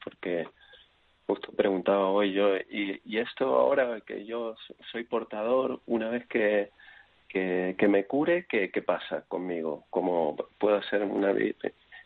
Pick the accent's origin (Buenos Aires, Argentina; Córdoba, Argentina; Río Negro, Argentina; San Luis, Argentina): Buenos Aires, Argentina; Y yo vivía en Buenos Aires, soy de Buenos Aires